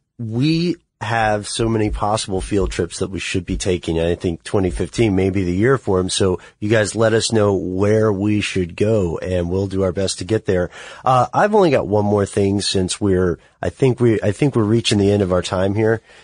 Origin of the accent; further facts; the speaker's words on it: the South, United States; But growing up in the South, all of the bikers I've hung out with have been either Harley guys through and through